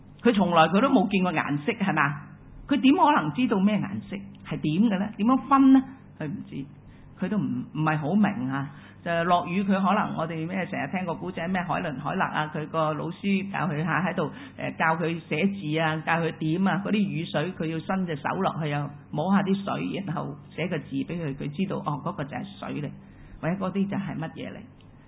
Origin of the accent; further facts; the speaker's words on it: China; 咁今日我中國人都有時有嘅喎